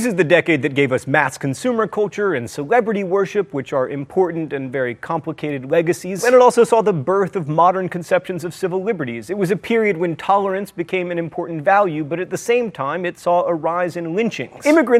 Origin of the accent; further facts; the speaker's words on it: Indiana, United States; it was the largest private organization right here in my home state of Indiana.